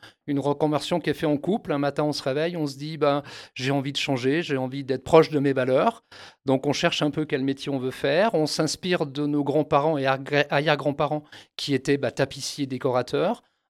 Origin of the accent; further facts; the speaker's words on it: Voiron, Auvergne-Rhône-Alpes, France; born there; je suis né à Voiron en 1969, donc je pense que je suis un vrai Voironnais.